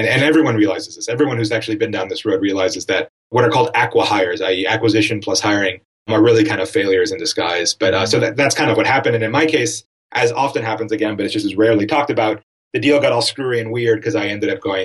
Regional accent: Miami, Florida, United States; Yeah, no, I was raised in Miami.

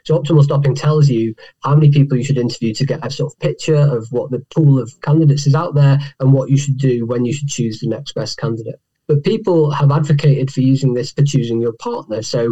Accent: Manchester, North West England, United Kingdom; I'm from Manchester originally.

